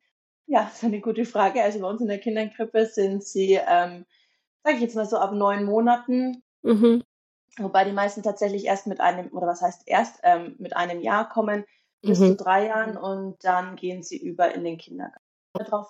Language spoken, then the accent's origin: German; Nuremberg, Bavaria, Germany; ich bin 32 Jahre alt, ich komme aus Nürnberg